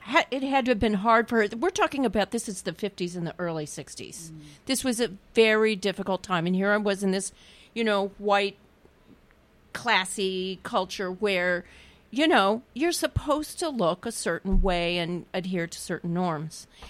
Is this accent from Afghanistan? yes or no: no; Kansas City, Missouri, United States; and I returned home to Kansas City. I grew up in Kansas City, Missouri.